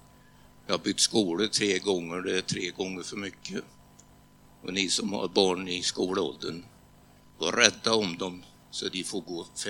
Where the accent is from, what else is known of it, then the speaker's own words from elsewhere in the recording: Tranås, Jönköping County, Sweden; born there; Skärtorsdagen 1949 föddes jag i Tranås. Mor och far hade tjänst i Sommen.